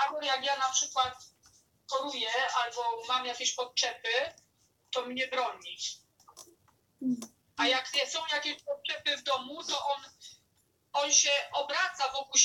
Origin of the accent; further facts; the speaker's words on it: Rome, Lazio, Italy; jak usłyszeli, że jestem z Rzymu, to udawali, że nie umieją po włosku.